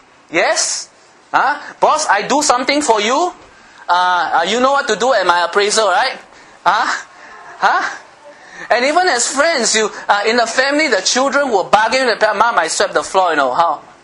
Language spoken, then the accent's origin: English; Philippines; That's why I'm a Filipino today.